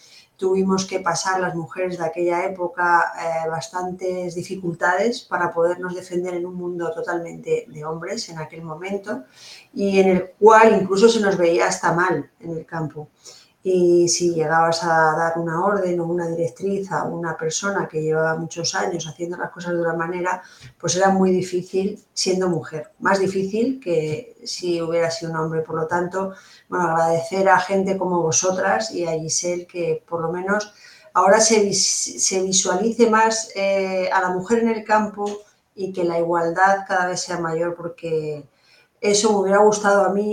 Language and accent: Spanish; Madrid, Community of Madrid, Spain; estudié en Madrid, soy de Madrid